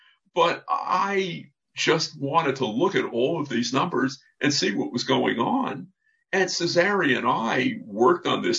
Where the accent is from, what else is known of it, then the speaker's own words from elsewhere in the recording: Brooklyn, New York, United States; You know, I'm from Brooklyn, so I'm allowed to talk this way because he's from Queens.